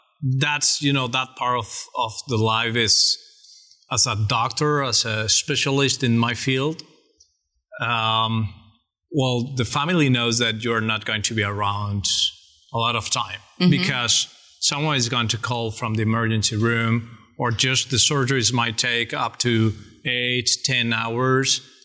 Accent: Guadalajara, Jalisco, Mexico; also born or lived in Mexico City, Mexico; In Guadalajara.

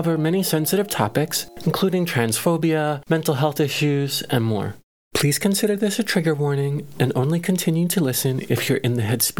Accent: Brooklyn, New York, United States; But I'm from Brooklyn. I come from a working class family of Irish mom and a Puerto Rican dad

